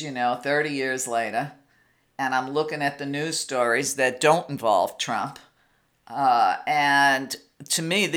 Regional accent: Long Beach, New York, United States; when I got up on a stage in front of 25,000 people in my hometown of Long Beach, New York, and did an Earth Day event

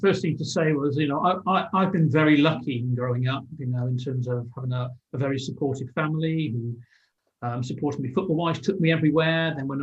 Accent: Bristol, South West England, United Kingdom; I grew up in Bristol for the first 18 years of my life.

